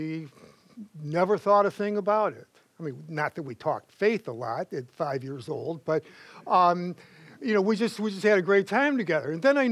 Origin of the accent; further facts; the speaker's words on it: Lincoln Park, United States; Growing up in Lincoln Park, I was in a predominantly Hungarian neighborhood, where sour cream is a beverage.